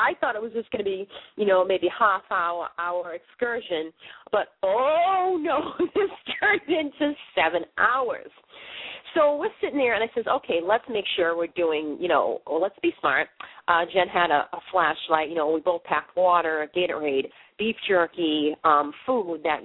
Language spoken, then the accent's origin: English; Boston, Massachusetts, United States; accent: Boston; I butcher things because of my Boston accent, and I'm trying to speak professionally as best as I can